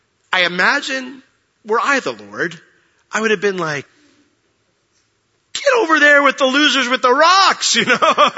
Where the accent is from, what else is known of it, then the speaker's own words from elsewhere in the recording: Orlando, Florida, United States; someone found out I was from Orlando